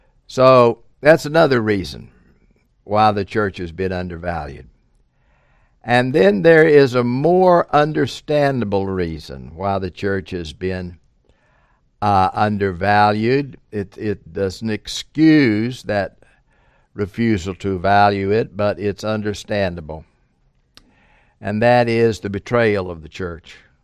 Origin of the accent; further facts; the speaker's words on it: the South, United States; I'm a Southerner, so I don't like the phrase indivisible in the Pledge of Allegiance.